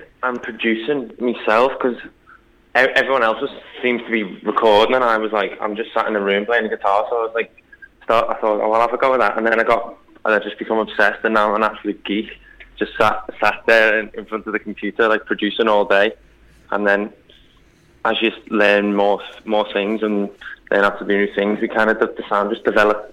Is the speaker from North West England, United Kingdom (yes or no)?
yes; Liverpool, North West England, United Kingdom; now in London, United Kingdom; It was basically, I moved from Liverpool to London and I was on my own, like, trying to start a new band